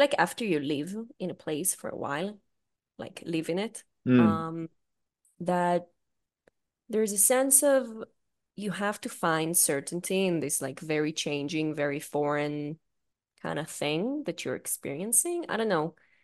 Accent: Israel; English is a second language; I barely speak my native language, whatever, which is certainly the case for me. And I'm like, oh, okay, so who am I? And that's the way where I found, oh, I'm like, I was more connected to my Judaism during these years than I was connected to my identity as an Israeli

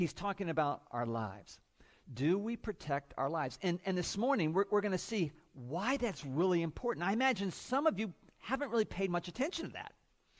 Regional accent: Houston, Texas, United States; moved away; And we came here from Houston, Texas.

